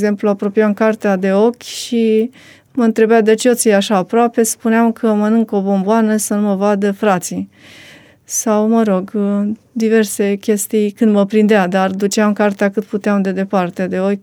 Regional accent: Drăgănești-Vlașca, Teleorman, Romania; born there; M-am născut în comoara Drăgănești-Vlașca, județul Teleorman.

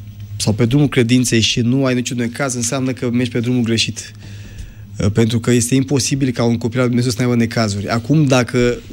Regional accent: Romania; Nu, vom fi, din tot rămânem ca români. Adică eu sunt convins de genul acesta și ne păstrăm anumite specificități ca etnie.

